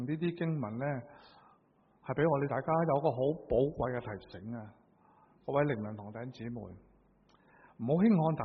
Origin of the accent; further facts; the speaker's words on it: China; 我们中国人有个说话，知其然就不知其所以然。